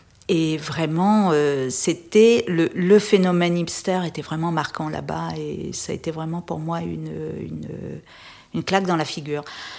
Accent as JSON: {"language": "French", "region": "Réunion", "country": "France", "tie": "born or raised there", "moved": "as an adult", "said": "Dans les pays tropicaux, surtout j'ai quitté La Réunion après mon bac au début des années 80"}